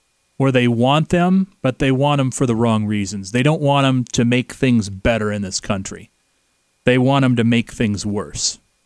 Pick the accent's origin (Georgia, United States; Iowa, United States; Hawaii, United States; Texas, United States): Iowa, United States; I am a 37-year-old white man who has born and raised in Iowa, and I am extremely lucky, and I realize it.